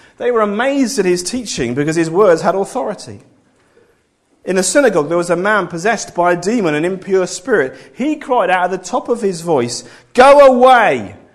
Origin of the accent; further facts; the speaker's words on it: England, United Kingdom; No one says anything, because we're all being English, you'll learn this.